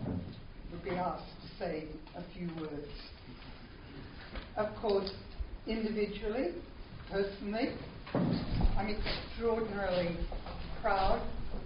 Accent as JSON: {"language": "English", "country": "Australia", "said": "But could I, as an Australian, actually asked for a special provision."}